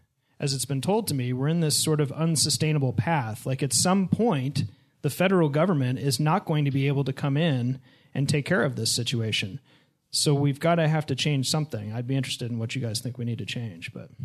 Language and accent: English; Missoula, Montana, United States; When I grew up, I heard about the 1910 fires. We'd go hiking behind where we grew up in Missoula and go hiking up into the burned areas